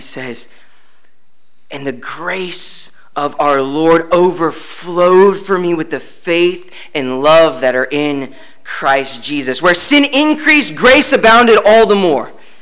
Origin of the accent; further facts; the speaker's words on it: California, United States; now in Wake Forest, United States; Living here in Wake Forest, North Carolina, you don't really get an appreciation for water like you do growing up in California.